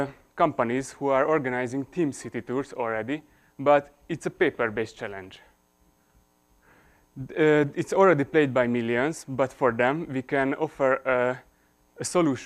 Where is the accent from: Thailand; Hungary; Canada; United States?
Hungary; English is a second language; I grew up in a city in Hungary next to a big forest, and I spent most of my time there.